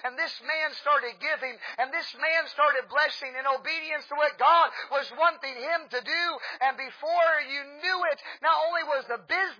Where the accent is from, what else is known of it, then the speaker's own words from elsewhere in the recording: Peoria, Illinois, United States; Peoria, if you know Peoria, Illinois, which is my hometown, that's where Caterpillar headquarters